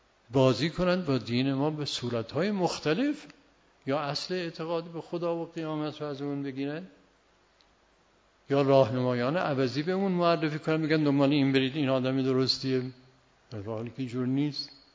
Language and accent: Persian; Iran; این منو دید و شناخت که ما ایرانی هستیم